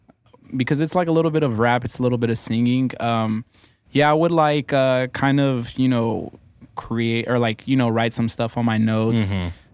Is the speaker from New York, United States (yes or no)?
no; Watsonville, California, United States; I come from Watsonville, California. Born and raised. I'm an artist from Watsonville, California